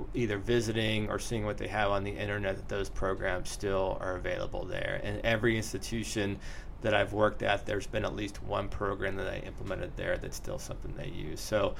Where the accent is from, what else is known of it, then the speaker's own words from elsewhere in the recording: Pittsburgh, Pennsylvania, United States; now in Memphis, United States; I'm from Pittsburgh, so rock and roll is kind of still where we come from and what we listen to.